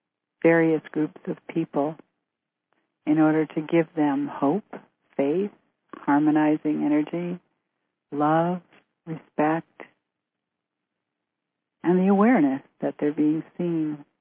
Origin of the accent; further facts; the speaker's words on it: Vancouver, British Columbia, Canada; So when I finally left there, I went back to Vancouver, my hometown.